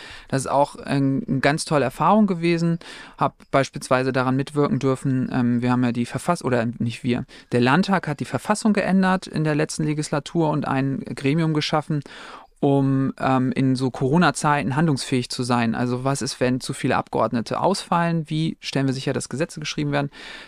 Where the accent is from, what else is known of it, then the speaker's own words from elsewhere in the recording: Heide, Schleswig-Holstein, Germany; Ja, also ich bin in Heide aufgewachsen.